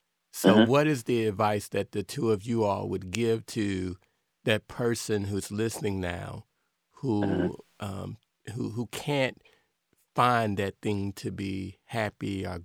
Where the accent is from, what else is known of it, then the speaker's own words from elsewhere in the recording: the South, United States; And I grew up, I'm originally from the South, and mm-hmm, I grew up in a culture where we visited our family on Sunday afternoons.